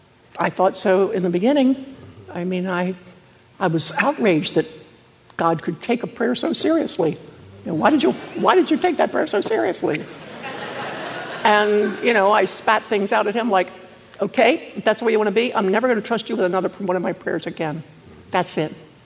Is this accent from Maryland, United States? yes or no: yes; Maryland, United States; Because I'm from Maryland. And so, you know, I like oyster stew and all that good stuff.